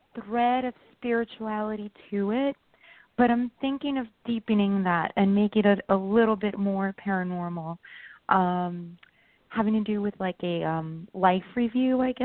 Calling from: New York, United States; I'm in New York.

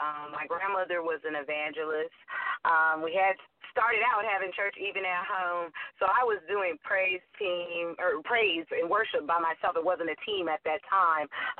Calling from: Hollywood, California, United States; I am calling you from sunny Hollywood, California.

